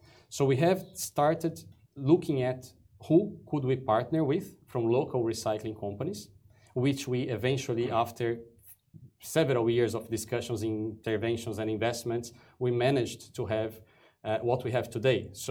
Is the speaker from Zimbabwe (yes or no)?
no; Brazil; I come from Brazil.